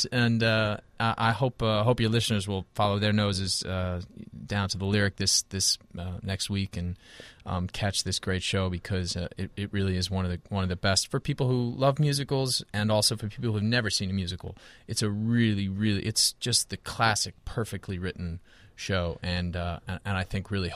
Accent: California, United States; So yeah, I'm from California originally.

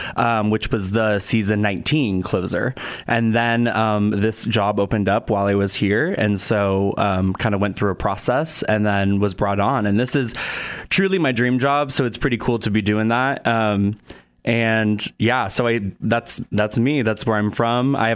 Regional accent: Portland, Oregon, United States; also born or lived in Los Angeles / New York; Well, I am originally from Portland, Oregon. Then I went to college. I went to undergrad in Los Angeles. And then I spent most of my adult working life in New York.

